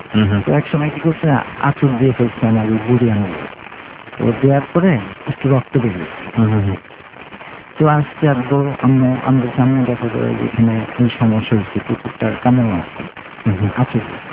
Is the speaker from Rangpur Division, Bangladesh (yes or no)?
yes; Rangpur, Rangpur Division, Bangladesh; আমার বেড়ে ওঠা রংপুরে, রংপুরে আমার জন্মস্থান।